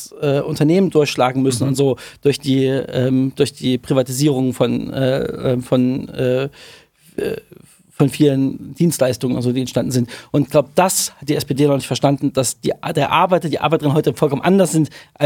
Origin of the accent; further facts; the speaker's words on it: Thuringia, Germany; ich komme aus Thüringen, wenn ich in meine Heimat zurückkomme und da sehe